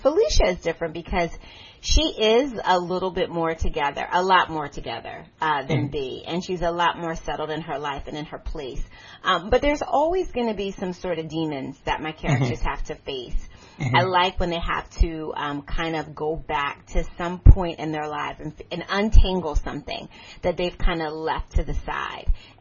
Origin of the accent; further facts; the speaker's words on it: Philadelphia, Pennsylvania, United States; moved away as an adult; Philadelphia actually was, I can't even say it was a great experience because I didn't know anything but Philadelphia until I moved away to college. I actually went to college in New York City.